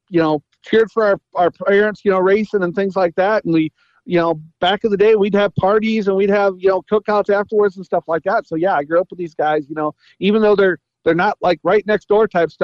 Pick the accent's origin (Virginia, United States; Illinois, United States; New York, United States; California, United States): Illinois, United States; Mendota; I'm from Mendota, Illinois.